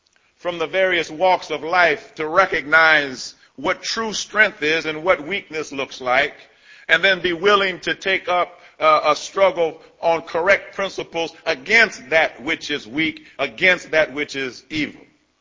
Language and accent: English; Washington, District of Columbia, United States; I come from Washington, D.C., where the life expectancy of a black male born in the District of Columbia is about the same as the life expectancy of, say, a man born in Sudan